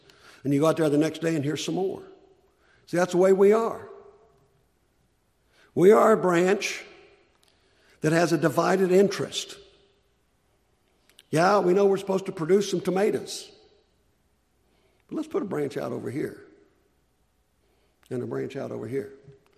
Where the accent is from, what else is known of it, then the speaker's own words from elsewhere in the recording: United States; Now, I'm not ashamed as an American, and I understand if he's been pleased to let me have it. But we Americans have no right to complain, none of us.